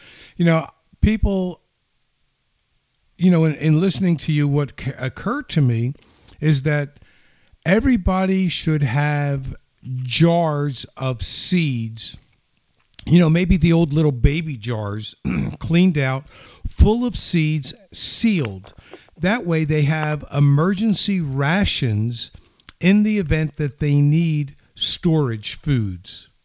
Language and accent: English; Texas, United States; well, growing up in Texas, you know, from the latter part of my life